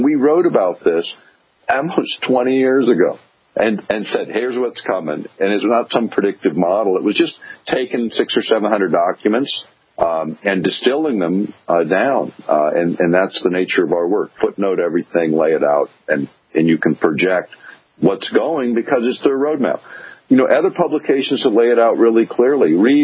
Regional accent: United States; it does not reach the level of democracy in a republic that I embrace as an American at all.

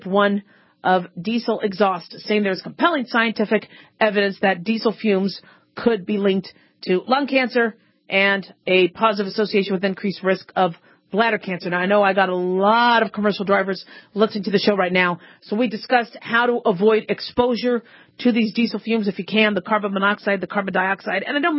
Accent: Phoenix, Arizona, United States; when I grew up in Phoenix, Arizona, there was this commercial

